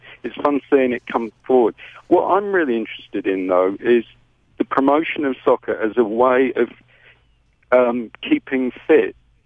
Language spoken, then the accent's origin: English; England, United Kingdom; moved away; as you can hear, I'm originally from England.